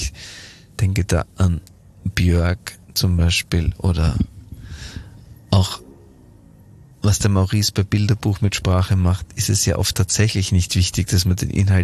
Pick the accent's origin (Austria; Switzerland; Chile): Austria; Spittal an der Drau, Carinthia; Als Kärntnerin möchte ich auch noch dem Eichhörnchen ein großes Lob aussprechen. Sehr präzise gesprochen, der Dialekt und die Art, die Wörter so rauszupressen. Genauso ist es bei uns in Spital.